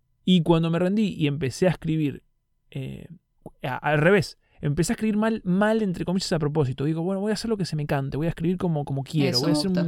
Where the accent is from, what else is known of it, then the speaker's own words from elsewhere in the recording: Argentina; me costaba escribir como argentino, me costaba escribir como rioplatense